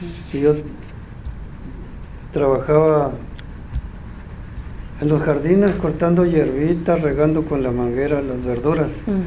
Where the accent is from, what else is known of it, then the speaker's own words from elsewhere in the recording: Colonia Juárez, Chihuahua, Mexico; moved away; Nací en Colonia San Diego, municipio Casagrandes.